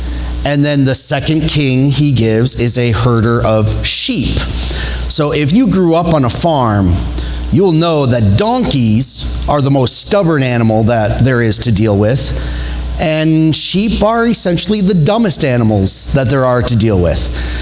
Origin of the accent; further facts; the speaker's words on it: Wisconsin, United States; And I come from Wisconsin, so I definitely know alcohol addictions. Saw that, grew up with that and all of that.